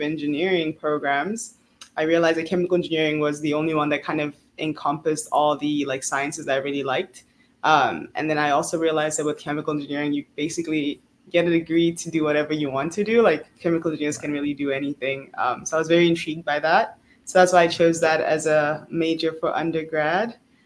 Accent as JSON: {"language": "English", "country": "South Africa", "tie": "born or raised there", "also_born_or_lived": "Congo", "moved": "as an adult", "lives_now": "United States", "said": "I am Congolese South African. I was born in Congo, grew up in South Africa, moved here in America about 8 years ago."}